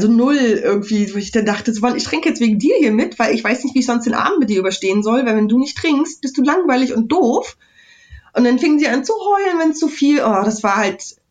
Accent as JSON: {"language": "German", "region": "Mecklenburg-Vorpommern", "country": "Germany", "said": "ich komme aus MacPom, ja, 90er Jahre, Tristesse, grau, langweilig"}